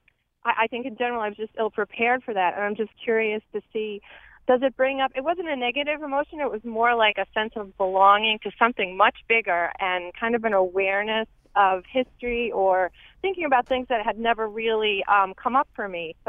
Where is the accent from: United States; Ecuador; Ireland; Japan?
Ireland; I have a family member that, and I'm again Irish, similar profile to you